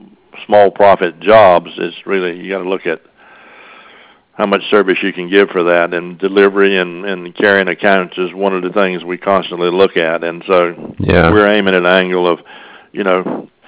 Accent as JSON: {"language": "English", "region": "East Coast", "country": "United States", "lives_now": "Eugene, United States", "said": "We're from the East Coast in here, and in 1971, there was a lot of unrest in the education system here, and we said there's a better way to live. So we bought a business in Eugene, Oregon"}